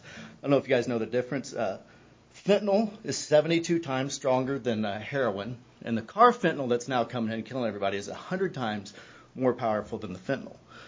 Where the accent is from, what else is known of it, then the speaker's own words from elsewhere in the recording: St. Joseph, Missouri, United States; I'm from originally from Buchanan County, St. Joseph, Missouri